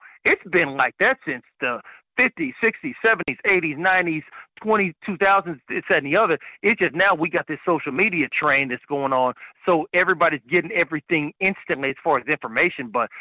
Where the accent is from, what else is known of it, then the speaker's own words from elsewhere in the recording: Austin, Texas, United States; Sometimes I kind of wonder if maybe the grapevine in you could just kind of wants to pick on me because I'm from Austin.